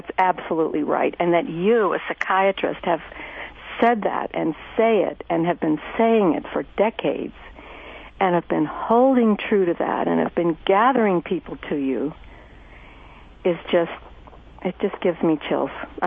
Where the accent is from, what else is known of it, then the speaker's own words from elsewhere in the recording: Ireland; I'm an Irish extroverted trauma survivor